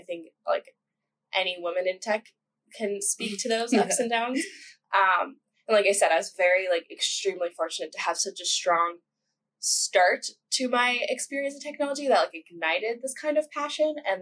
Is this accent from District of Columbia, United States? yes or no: no; California, United States; I'm from the Bay Area, so I was lucky enough to be around very influential tech area